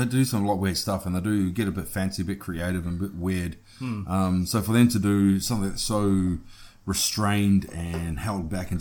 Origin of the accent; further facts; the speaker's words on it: New Zealand; I'm a New Zealander overseas.